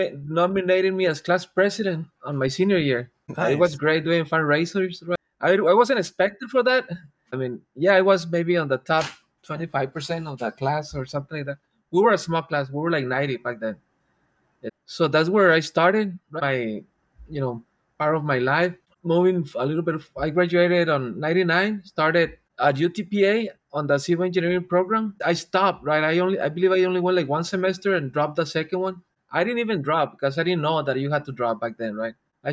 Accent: Texas, United States; also born or lived in Reynosa, Mexico; I was born in Far Texas and grew up here in the Valley all my life, also in Reynosa, right across the border.

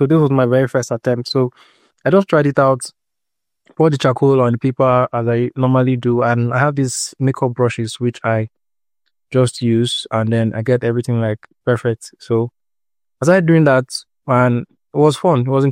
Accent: Akwa Ibom, Nigeria; I'm from Akwa Ibom State, so I just tried it out

